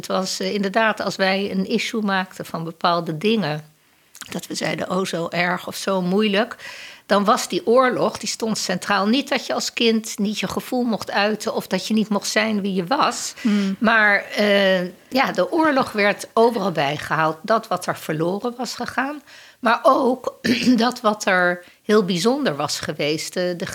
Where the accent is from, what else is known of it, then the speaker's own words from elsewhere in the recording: Amsterdam, North Holland, Netherlands; En ik ben opgegroeid in Amsterdam, geboren en getogen in Amsterdam.